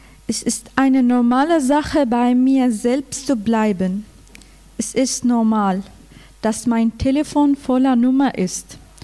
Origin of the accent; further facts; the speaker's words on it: Damascus, Damascus Governorate, Syria; now in Germany; ich komme aus Syrien von der Hauptstadt Damaskus. Ich bin 21 Jahre alt